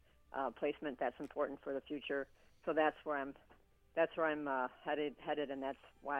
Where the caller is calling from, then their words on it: Grays Lake, Illinois, United States; Hi, I'm calling from Grays Lake, Illinois.